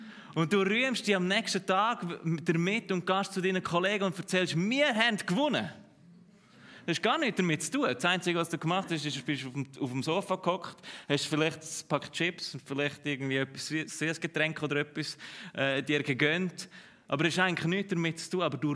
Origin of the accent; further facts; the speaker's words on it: Switzerland; Und ich weiss, wir sind Schweizer